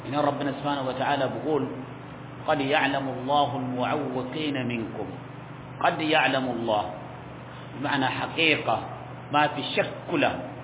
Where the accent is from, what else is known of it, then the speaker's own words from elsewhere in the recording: Borno, Nigeria; هنين في بلادنا نيجيريا وفي برنو هنين